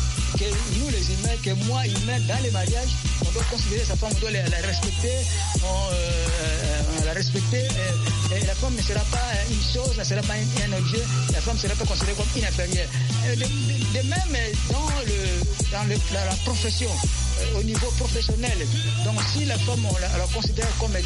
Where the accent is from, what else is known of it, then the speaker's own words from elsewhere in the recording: DR Congo; ici, chez moi, en RD Congo